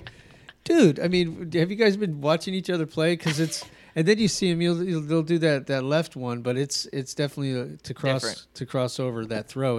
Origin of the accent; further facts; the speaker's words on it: Albuquerque, New Mexico, United States; But you know, I grew up in New Mexico.